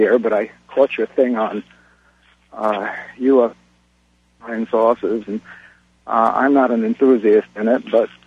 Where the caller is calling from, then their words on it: California, United States; I'm calling from the Imperial Valley, too far from you.